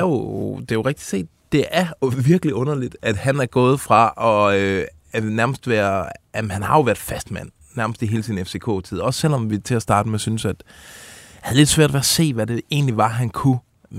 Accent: Region of Southern Denmark, Denmark; jeg skulle til konfirmation hjemme på Fødeøen.

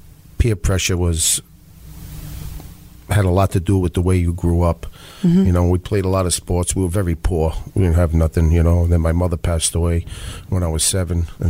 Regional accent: Providence, Rhode Island, United States; I was born on Vesey Street in Providence, Rhode Island.

